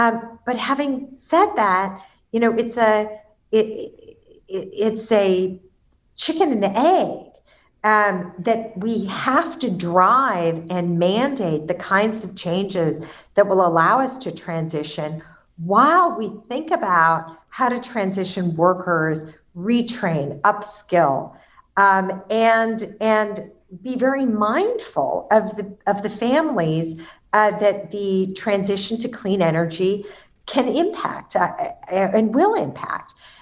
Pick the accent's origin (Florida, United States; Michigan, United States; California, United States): California, United States; Sacramento; growing up in California, I'm born and raised here, and I grew up in a very vibrant Greek American community in Sacramento.